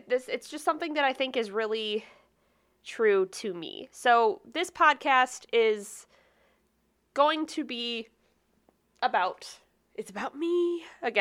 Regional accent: Michigan, United States; I am from Michigan, and which is probably why you might think I'm drunk.

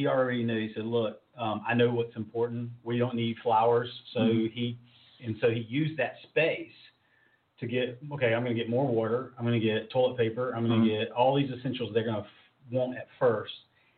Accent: North Carolina, United States; Like I said, I'm from the East Coast of North Carolina, and they would have limits.

